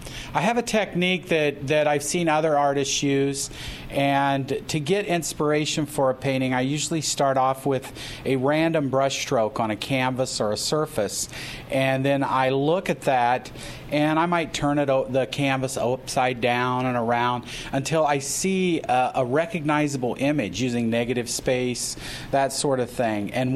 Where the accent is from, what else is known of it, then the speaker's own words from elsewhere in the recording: Knoxville, Iowa, United States; now in Emmitsburg, United States; I live in Emmitsburg, Iowa. And that's about 3 hours away from here. But I was born and raised in Knoxville, graduated from Knoxville High School in 1981.